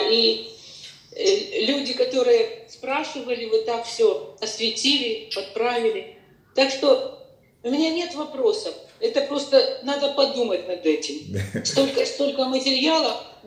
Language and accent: Russian; New Jersey, United States; Я из Нью-Джерси